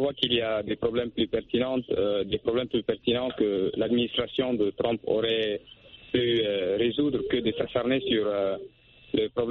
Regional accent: Chad; Alors, moi personnellement, je suis Tchadien, je suis au Tchad.

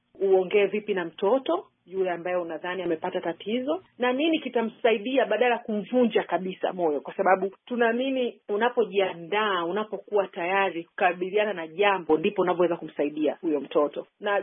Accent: Dar es Salaam, Tanzania; nimezaliwa Tanzania, Dar es Salaam, nimesoma Dar es Salaam Tanzania

